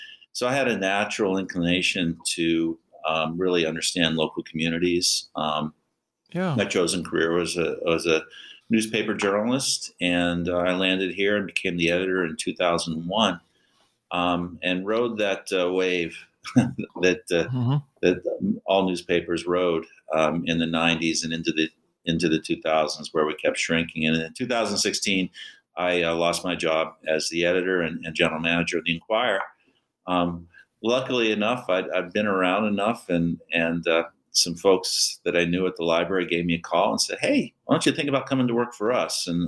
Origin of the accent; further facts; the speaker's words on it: Pennsylvania, United States; I came from Pennsylvania, and we had Dubois, Pennsylvania, right down